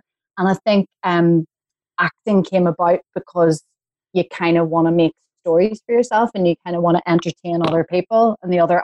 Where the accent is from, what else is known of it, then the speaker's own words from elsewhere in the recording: Coleraine, Northern Ireland, United Kingdom; born there; I was born in Coleraine and there was a regional theatre there called the Riverside